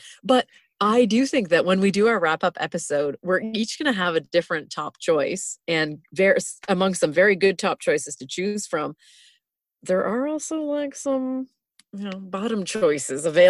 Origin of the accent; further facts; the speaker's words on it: Canada; I'm from Canada